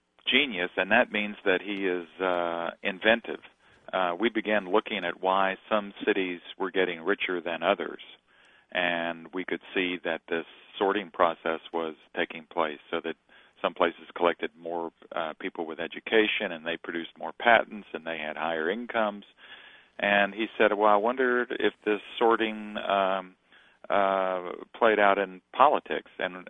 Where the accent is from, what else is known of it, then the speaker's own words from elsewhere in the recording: Kentucky, United States; I grew up in Kentucky, and it's probably like with the Des Moines Register.